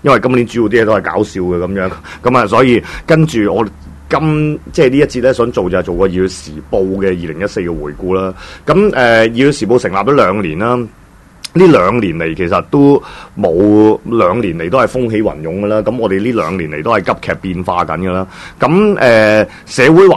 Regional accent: United States; Cantonese is a second language; 咁係即係作為一個美國人啦，咁樣咁我都覺得，喂，作為一個美國人

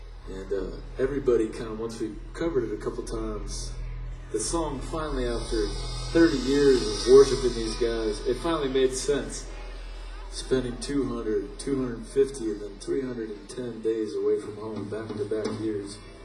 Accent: Arizona, United States; family's ranch in southern Arizona, right in the Mexican border I grew up in. Tomorrow night I will be in my hometown of 500 people, maybe. We don't even have a stoplight.

